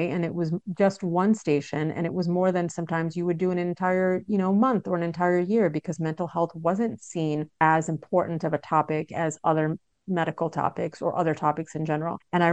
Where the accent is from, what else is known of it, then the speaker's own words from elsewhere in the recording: New York, United States; Like, I grew up in New York and our living room was always filled with people who were asking my parents for help